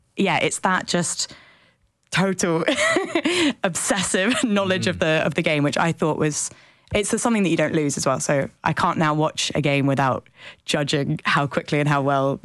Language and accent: English; Wimbledon, London, United Kingdom; So I grew up around Wimbledon